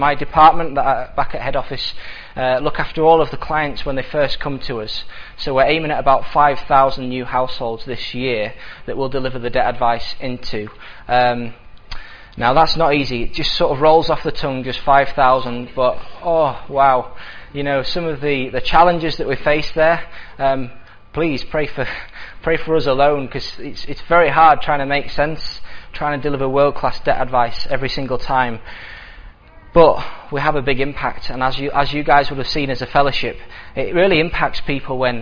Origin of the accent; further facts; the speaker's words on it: Yorkshire and the Humber, United Kingdom; Being a Yorkshire boy through and through